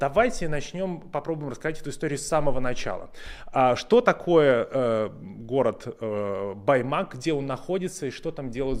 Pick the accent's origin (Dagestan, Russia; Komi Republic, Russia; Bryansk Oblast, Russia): Komi Republic, Russia; Vorkuta; Вот я вырос, родился в Воркуте